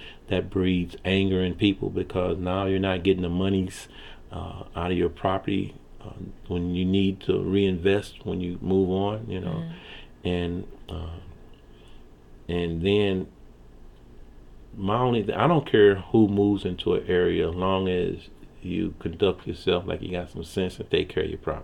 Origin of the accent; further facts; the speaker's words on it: Venice, United States; That's what I learned from growing up in Venice.